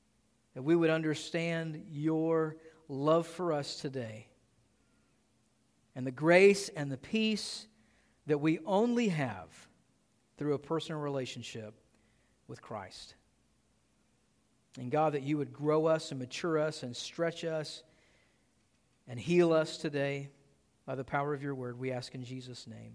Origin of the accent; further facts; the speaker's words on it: Southern United States, United States; I'm from the Bible Belt, so they all kind of, you know, go together.